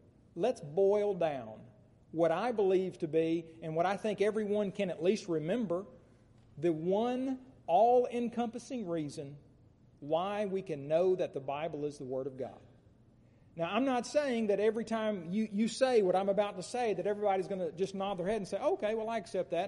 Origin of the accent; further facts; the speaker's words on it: Muskogee, Oklahoma, United States; Christian evidences from Apologetics Press in Muskogee, Oklahoma, where I grew up. That's right. I'm